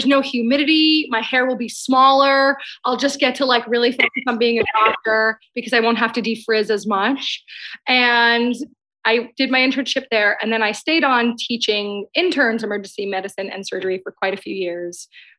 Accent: Queens, New York, United States; Sure. So I'm from Queens, which is a borough in New York City. I'm a first generation American.

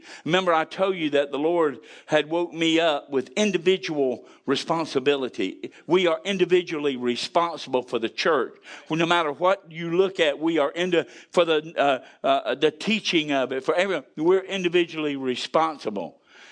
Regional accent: Panama City, Florida, United States; I was brought up in Panama City, and went to school over there, went to college over, went to Gulf Coast, and we went to the beach a lot.

